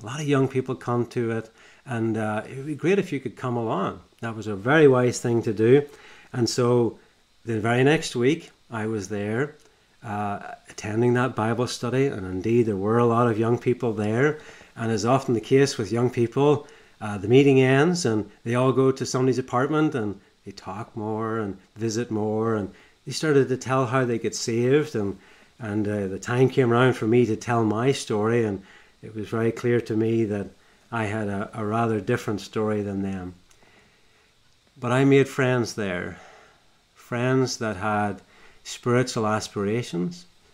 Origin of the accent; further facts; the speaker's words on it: Northern Ireland, United Kingdom; I even learned to do some shooting, something I'd never done growing up in Northern Ireland.